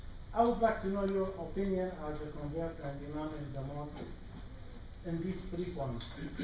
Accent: Iraq; I'm from Iraq.

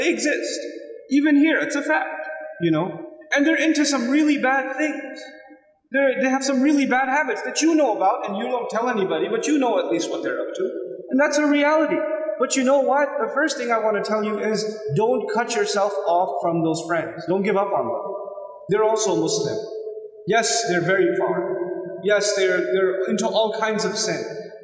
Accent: United States; I know you're not used to that, but I'm from America.

